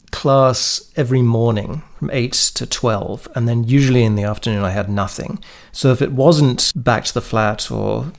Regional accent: Brussels, Brussels-Capital Region, Belgium; also born or lived in United Kingdom; I grew up in Brussels. I went to boarding schools in Britain for some time, but Brussels is where I grew up in an English-speaking family.

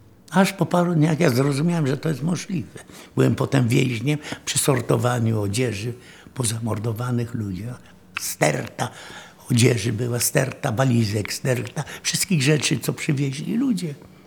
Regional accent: Częstochowa, Silesian Voivodeship, Poland; born there; Mówię, Częstochowa, Warszawa, Opatów, bo ja jestem urodzony w Częstochowie.

